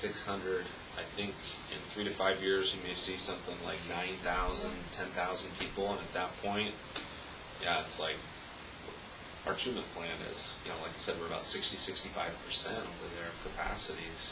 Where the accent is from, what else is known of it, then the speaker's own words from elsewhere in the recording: Bellevue, Washington, United States; Sammamish Plateau was, and I grew up in Bellevue in Seattle, so I've been around a long time.